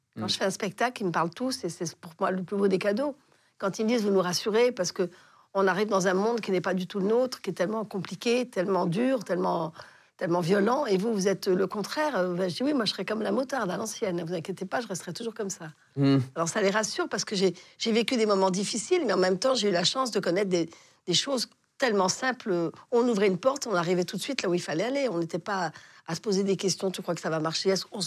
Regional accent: An Loc, Binh Phuoc, Vietnam; born or raised there; also born or lived in Saigon

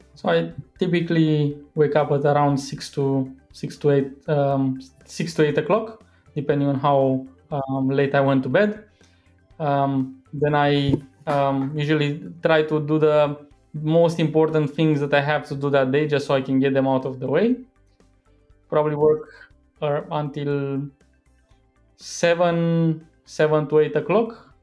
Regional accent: Bucharest, Romania; I grew up in Bucharest, Romania.

